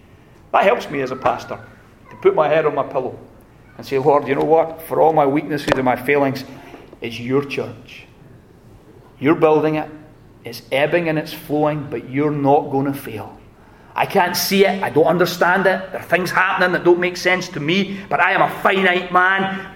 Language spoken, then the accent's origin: English; Scotland, United Kingdom; I'm a Scotsman, so...